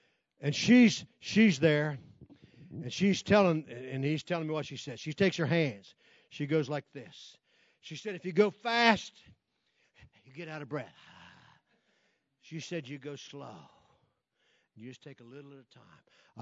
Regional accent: Ohio, United States; born there; moved away as an adult; I'm originally from Ohio. I didn't have any control of that. That's just where I was born. When I graduated high school and got smart, I went to Kentucky.

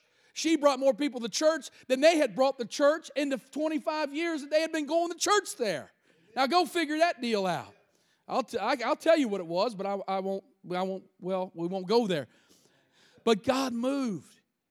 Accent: Kentucky, United States; also born or lived in Cincinnati; I told her I grew up in northern Kentucky from Cincinnati.

